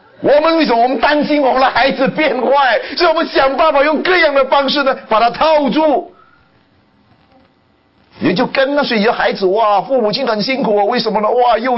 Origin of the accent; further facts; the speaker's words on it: China; also born or lived in Los Angeles; now in Chapel Hill, United States; 我们中国人说啊